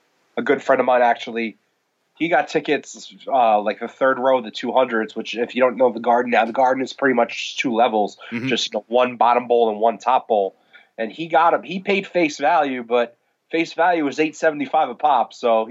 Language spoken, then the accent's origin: English; New York, United States; You know, born and raised in New York, still live in New York